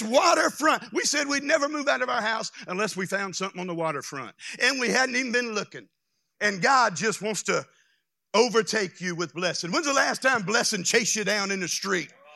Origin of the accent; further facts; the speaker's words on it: Louisiana, United States; We would wake up, I'm from Louisiana, but I'd wake up often in Florida and not know how I got there.